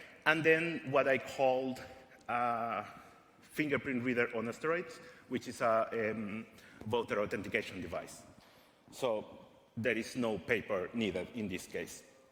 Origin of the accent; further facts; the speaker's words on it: Caracas, Capital District, Venezuela; moved away; Originally, I am from Caracas, Venezuela. I have moved around a few continents.